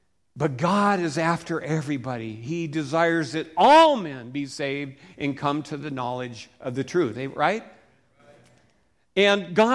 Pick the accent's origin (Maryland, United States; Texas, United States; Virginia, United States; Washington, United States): Washington, United States; Seattle; I'm from Seattle, and we had a cabin cruiser, and we would go out towards the ocean